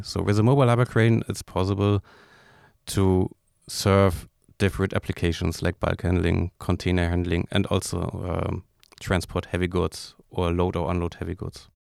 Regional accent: Rostock, Mecklenburg-Vorpommern, Germany; I was born in Rostock, so I'm glad to work here.

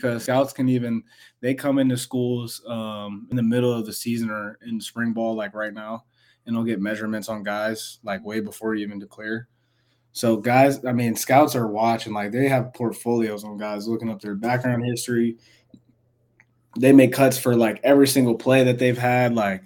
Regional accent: Olathe, Kansas, United States; I'm a receiver from Olathe, Kansas. It's a suburb of Kansas City on the Kansas side.

